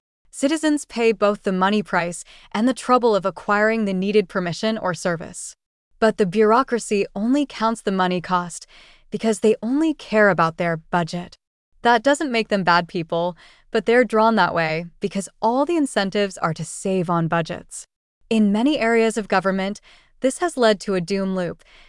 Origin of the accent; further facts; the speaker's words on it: North Carolina, United States; In North Carolina, my home state